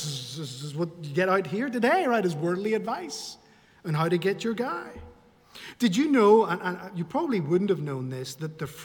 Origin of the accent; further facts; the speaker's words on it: Spain; I grew up in Spain, and in Spain, it was very common, certainly in my growing up years, to see women, mainly middle-aged and up, dressed in black all the time.